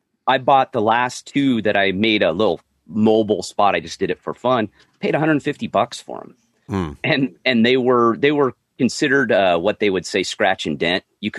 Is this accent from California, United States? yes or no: yes; Lone Pine, California, United States; I grew up in Lone Pine, so I grew up on well water from the mountains